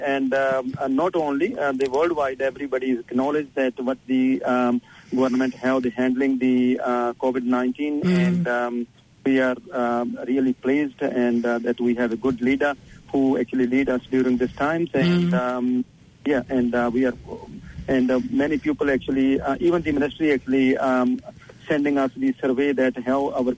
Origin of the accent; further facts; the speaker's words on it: New Zealand; I can say that being New Zealander